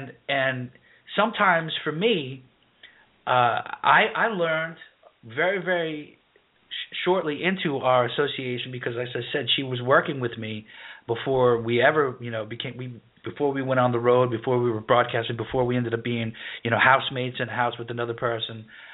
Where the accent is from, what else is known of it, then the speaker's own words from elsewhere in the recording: New York, United States; I grew up in the streets. I grew up in New York, and so I learned how to survive.